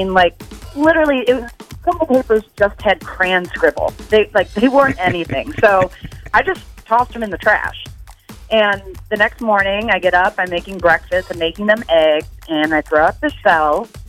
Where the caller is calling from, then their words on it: DeForest, Wisconsin, United States; I'm from DeForest.